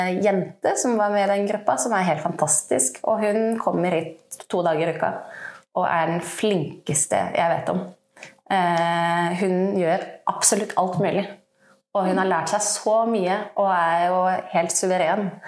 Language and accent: Norwegian; Oslo, Norway; jeg kommer fra Grefsen i Oslo, sant?